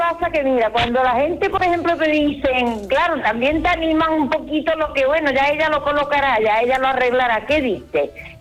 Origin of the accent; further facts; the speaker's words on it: Seville, Andalusia, Spain; now in Esparreguera, Spain; yo soy de Sevilla y vivo aquí hace 40 años.